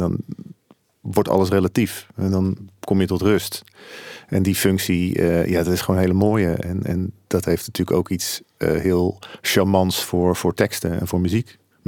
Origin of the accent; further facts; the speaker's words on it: Zeeland, Netherlands; Dus dat zijn allemaal wel dingen die te koppelen zijn aan onze belevingswereld als Zeeuwen.